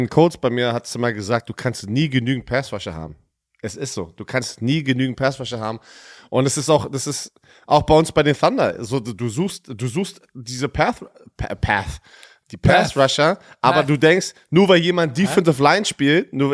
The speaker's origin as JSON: {"language": "German", "region": "Berlin", "country": "Germany"}